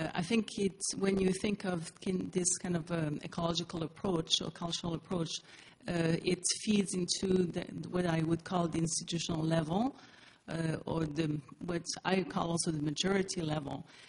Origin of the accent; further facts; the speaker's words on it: France; first language French; English is a second language; now in Canada; which me as a Francophone, and, you know, never mind that I come from France originally, but at Quebec